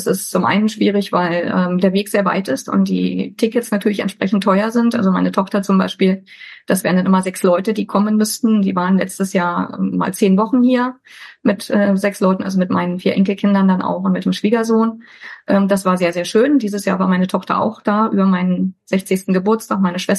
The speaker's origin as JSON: {"language": "German", "country": "Germany", "tie": "born or raised there", "moved": "as an adult", "said": "Ja, Heimat ist das, wo ich geboren bin, wo ich aufgewachsen bin. Ich bin ja schon einmal sozusagen geflohen aus der DDR. Das war ja dann auch schon mal erstmal damals 23 Jahre meine Heimat."}